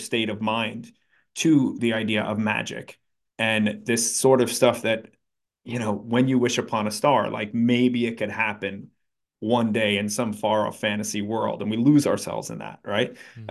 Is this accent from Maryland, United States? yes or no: no; New York, United States; And I grew up in New York and I just grew up listening to the DJs on the radio.